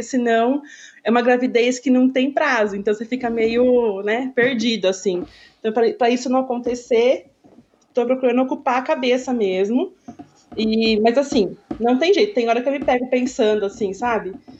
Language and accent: Portuguese; Jundiaí, São Paulo, Brazil; e aqui em Jundiaí, eu sou de Jundiaí, né